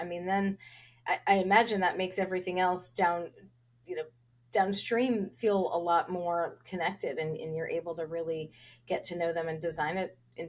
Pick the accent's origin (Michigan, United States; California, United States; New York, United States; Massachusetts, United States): New York, United States; Long Island; now in Charleston, United States; I'm from Long Island, so that's my home, but I know it's a little bit different here in Charleston, South Carolina, where I am now.